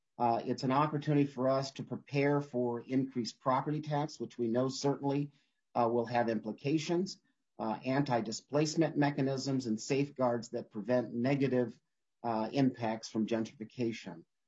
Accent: Duluth, Minnesota, United States; We have such in my hometown of Duluth and another one, the Lowry Tunnel.

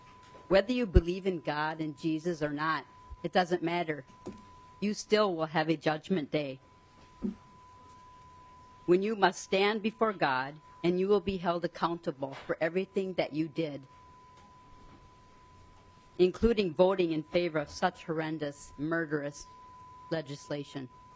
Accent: Rochester, Minnesota, United States; I'm from Rochester, Minnesota.

